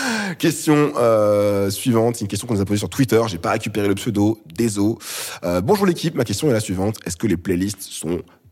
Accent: Réunion; Je suis réunionnais.

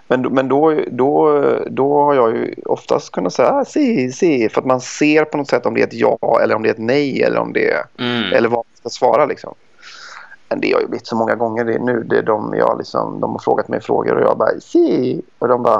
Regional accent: Sweden; now in Italy; Så att vi är ett litet svensk gäng som är här.

